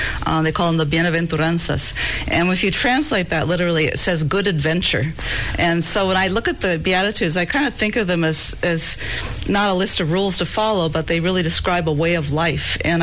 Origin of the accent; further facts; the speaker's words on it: California, United States; also born or lived in Chicago; now in Watsonville, United States; Yeah, I'm originally from California, so in a sense it was coming home, and I've enjoyed the feeling of being back home.